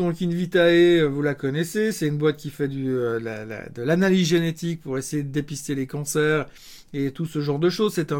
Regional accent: Switzerland; en tant que bon Suisse, j'essaye d'aide aussi de traiter des actions suisses et pas que des actions américaines.

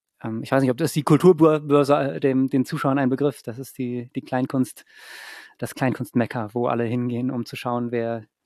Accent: Berlin, Germany; born there; Ich bin in Berlin geboren, genau.

